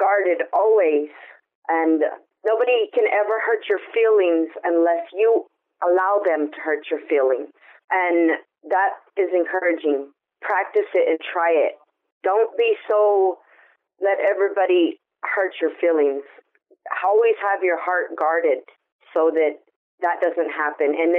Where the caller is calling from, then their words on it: Texas, United States; I'm calling from Texas.